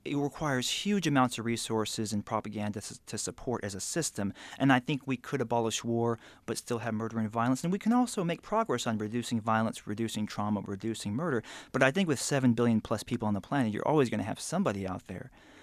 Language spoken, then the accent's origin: English; Alabama, United States; because my mother's Korean, my father's half white and half black, and I grew up in Alabama.